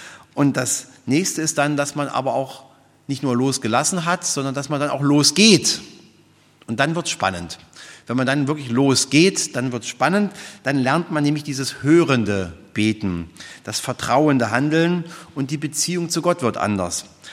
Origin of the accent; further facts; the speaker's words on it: Schönebeck, Saxony-Anhalt, Germany; ein christliches Einkehrhaus in meiner Heimat in Schönebeck